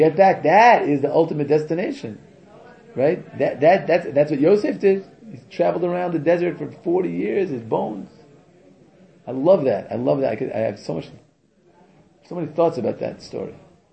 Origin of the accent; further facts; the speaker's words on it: New York, United States; I come from New York, there are 8 million people in New York